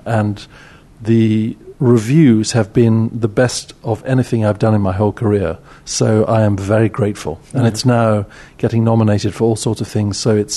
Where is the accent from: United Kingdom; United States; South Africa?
United Kingdom; England; I'm 62, and I'm English.